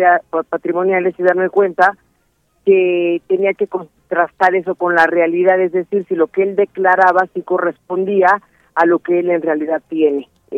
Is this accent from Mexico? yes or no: yes; Yucatán, Mexico; Yo quiero que sepas, también soy yucateca